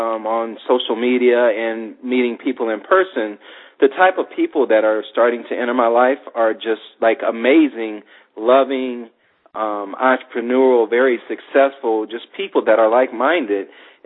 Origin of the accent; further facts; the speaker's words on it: Los Angeles, California, United States; I grew up in Los Angeles and, you know, very materialistic